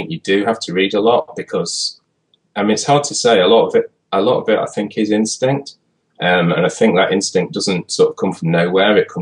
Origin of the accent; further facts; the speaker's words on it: Manchester, North West England, United Kingdom; Pretty much where I live here now, in Manchester, in England. I live right in the city centre now, but I used to live out in the suburbs.